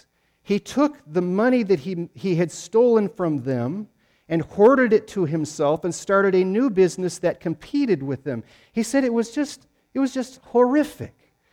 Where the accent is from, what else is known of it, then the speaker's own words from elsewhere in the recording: Casper, Wyoming, United States; the town that I grew up in Casper, Wyoming.